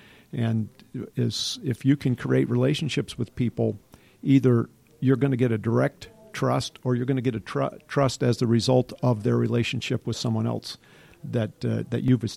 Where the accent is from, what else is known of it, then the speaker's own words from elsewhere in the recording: North Carolina, United States; born there; I was born in North Carolina. My father was a Marine also.